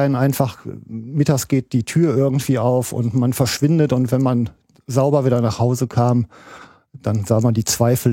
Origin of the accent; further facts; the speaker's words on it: Duisburg, North Rhine-Westphalia, Germany; Ich bin also im Duisburger Norden groß geworden, in Duisburg-Altamborn genau.